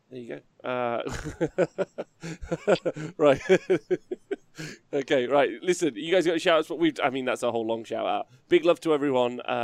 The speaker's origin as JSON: {"language": "English", "region": "England", "country": "United Kingdom", "said": "as an Englishman"}